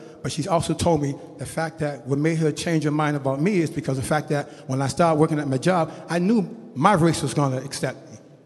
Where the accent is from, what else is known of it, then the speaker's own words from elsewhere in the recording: Boston, Massachusetts, United States; One thing I give my mother credit of, growing up in Boston, Massachusetts, it was a little tough for us.